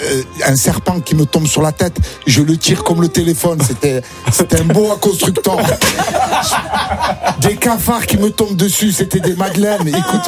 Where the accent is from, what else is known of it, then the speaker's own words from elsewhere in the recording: Marseille, Provence-Alpes-Côte d'Azur, France; Vous me connaissez, je suis marseillais.